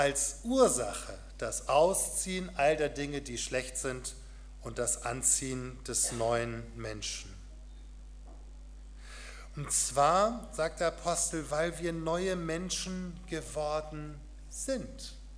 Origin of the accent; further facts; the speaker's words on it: Northern Germany, Germany; aber ich bin ein echter Norddeutscher, Fasching ist nichts für mich.